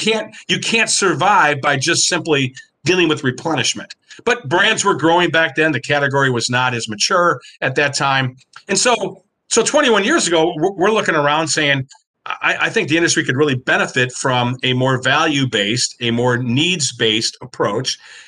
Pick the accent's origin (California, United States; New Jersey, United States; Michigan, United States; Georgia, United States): Michigan, United States; Detroit; My parents, I grew up in Detroit. My dad worked at the Stroh Brewery.